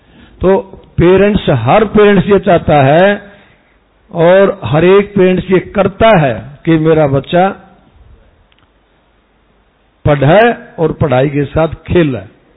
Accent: Rona, Haryana, India; सोनीपत में मेरा जिला है और उसके साथ हमें करखोदा कस्बा, रोना मेरा गांव है।

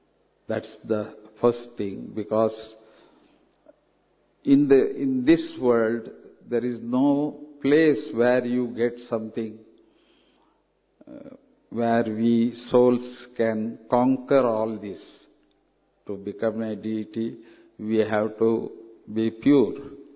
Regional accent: South India, India; Because I am from South India

